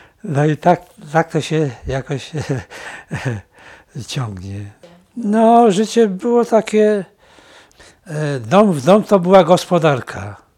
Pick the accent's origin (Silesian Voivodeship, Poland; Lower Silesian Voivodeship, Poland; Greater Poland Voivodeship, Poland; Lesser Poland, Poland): Lesser Poland, Poland; Kraków; bo jestem z Bronowic, ożeniłem się w Mydnikach